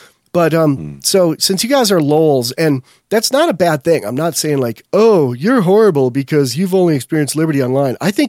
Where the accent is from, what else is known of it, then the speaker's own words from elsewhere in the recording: Scotland, United Kingdom; y'all are racist. I'm Scottish. It's my nature.